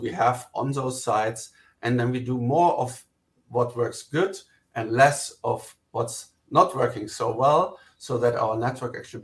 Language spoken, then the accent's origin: English; Germany; English is a second language; now in United States; You hear from my accent, I'm actually German. And in Europe or in Germany, as a private person, you don't really drive pickup trucks.